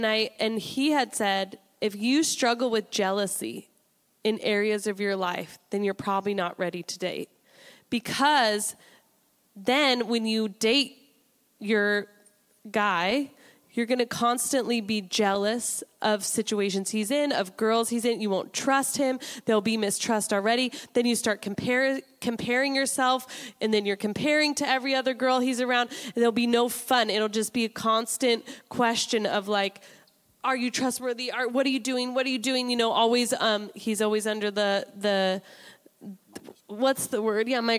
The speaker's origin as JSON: {"language": "English", "region": "Washington", "country": "United States", "said": "So I'm from Washington State, okay?"}